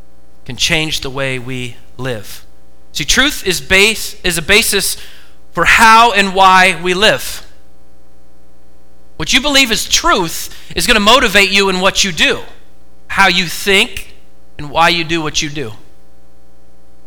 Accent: Oregon, United States; So I grew up in the Oregon public school system, and now you say, that's why.

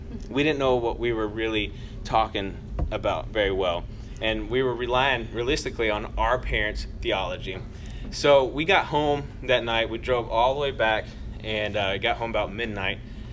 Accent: Ecuador; now in United States; I grew up in Ecuador.

